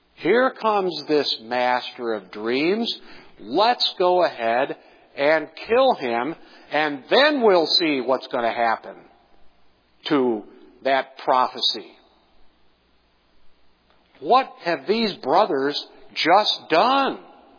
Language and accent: English; New York, United States; moved away as an adult; I was born in New York. I lived the first 22 years of my life in the state of New York.